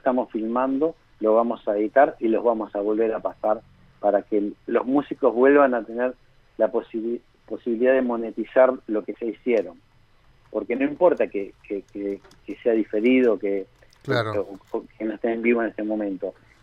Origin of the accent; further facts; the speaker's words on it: Santa Fe, Argentina; como santafesinos nos tenemos que sentir orgullosos, porque fue la primera provincia